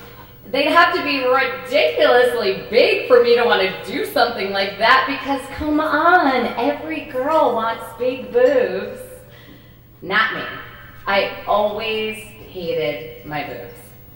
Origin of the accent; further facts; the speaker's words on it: New Jersey, United States; Melissa and I had been laying out in her yard. I'm from New Jersey.